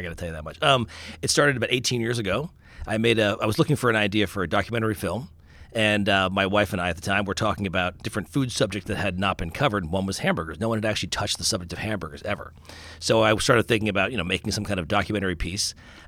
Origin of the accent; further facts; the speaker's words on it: Long Island, New York, United States; I grew up in Long Island.